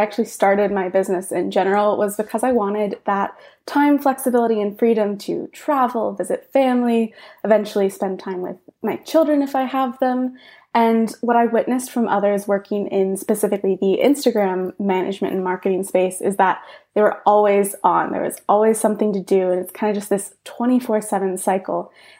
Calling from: North Carolina, United States; Yes, I'm joining you from my house in North Carolina.

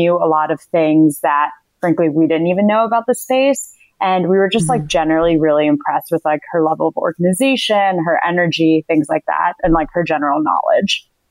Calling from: Washington, District of Columbia, United States; Hi, I'm calling from Washington, D.C.

